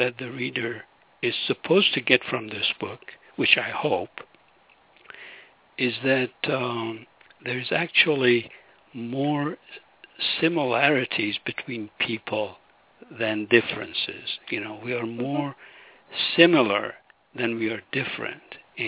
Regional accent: Iran; moved away; I can look at where I was living, you know, before I left Iran. By the way, I'm from Iran, you know, the title of the book says that.

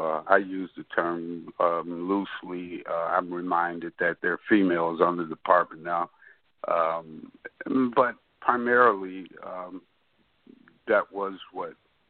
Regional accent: Chicago, Illinois, United States; I'm a Chicago. I grew up in Chicago. Lived in South Shore community when I was in high school, of course. East Englewood, growing up.

